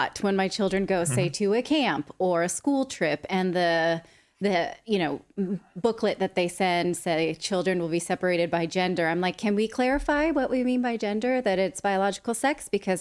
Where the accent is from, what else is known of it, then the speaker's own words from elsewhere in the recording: Fremont, California, United States; I grew up in Fremont, California, where there's a large Afghan population.